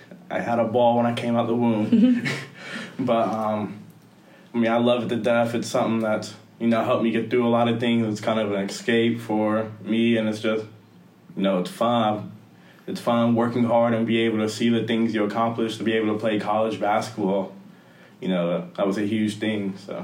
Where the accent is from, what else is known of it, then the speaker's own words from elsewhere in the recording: Columbus, Ohio, United States; From Columbus, Ohio. I love the city, love it to death. Proud to be from there. Made a lot of friends there, and it's just a great city to be from.